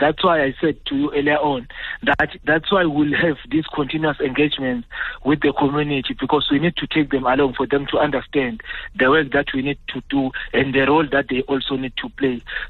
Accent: KwaZulu-Natal, South Africa; I've got my fellow brother from my hometown in KZN that I can share

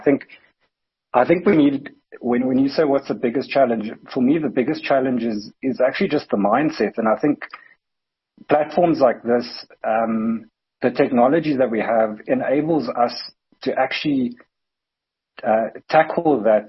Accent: Cape Town, Western Cape, South Africa; Look, so I grew up in Cape Town.

